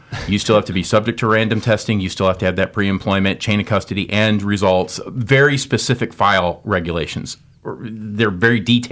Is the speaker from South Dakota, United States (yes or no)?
yes; Parkston, South Dakota, United States; I grew up in Parkston, and then we moved.